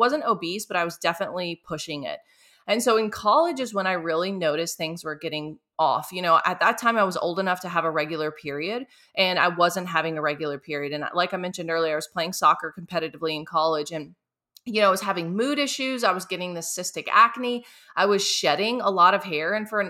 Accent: Mississippi, United States; And so I grew up in the South Mississippi.

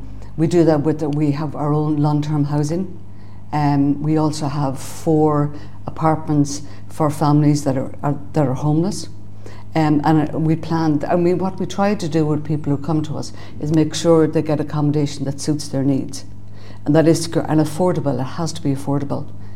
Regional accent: Sligo, Connacht, Ireland; I am the manager for Focus Ireland in the Northwest. I'm originally from Sligo. I've been working with Focus Ireland since 2003. Initially in Dublin services and then in Sligo since 2008.

